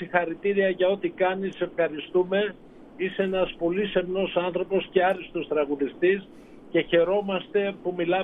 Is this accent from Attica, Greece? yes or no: no; Pylos, Peloponnese, Greece; ο Κωστής Τσικλητήρας ήταν από τα μέρη μου, την Πύλο της Μεσσηνίας.